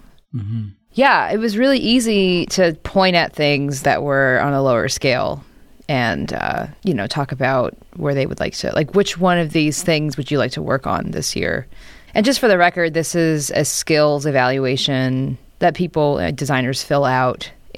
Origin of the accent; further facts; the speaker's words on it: New York, United States; We went to a call center and we're all from New York.